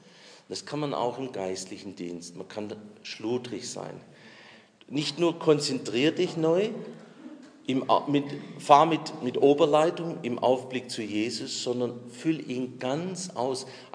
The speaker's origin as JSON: {"language": "German", "region": "Swabia", "country": "Germany", "said": "Ich bin Schwabe."}